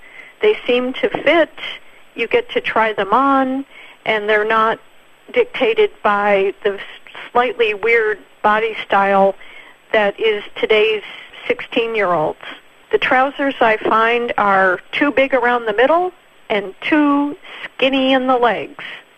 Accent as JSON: {"language": "English", "country": "United States", "lives_now": "Australia", "said": "I'm an American, but I've lived in northern New South Wales for 14 years."}